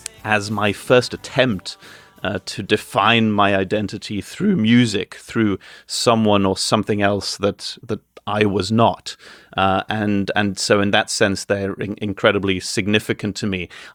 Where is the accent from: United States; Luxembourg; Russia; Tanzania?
Luxembourg; I grew up in Luxembourg, not in the United Kingdom